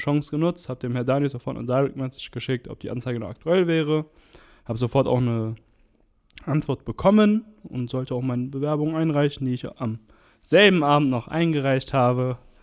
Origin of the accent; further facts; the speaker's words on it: Moers, North Rhine-Westphalia, Germany; ich bin 20 Jahre alt, komme aus Moers.